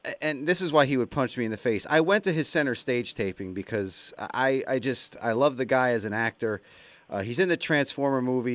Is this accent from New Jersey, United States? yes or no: yes; South River, New Jersey, United States; In New Jersey, in central New Jersey, South River.